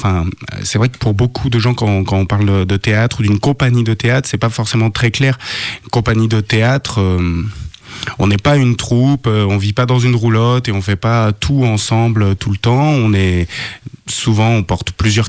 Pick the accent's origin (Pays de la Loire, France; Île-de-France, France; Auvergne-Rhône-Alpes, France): Auvergne-Rhône-Alpes, France; born there; Je suis né en Haute-Savoie. Il y a de cela un peu plus de 34 ans maintenant. Je suis venu faire des études à Lyon